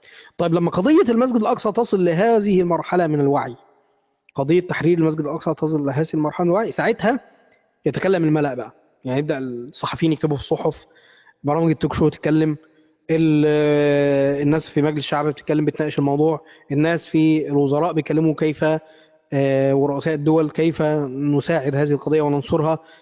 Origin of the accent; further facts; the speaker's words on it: Mansoura, Dakahlia, Egypt; يعني أنا مثلا من المنصورة، في المنصورة مقابر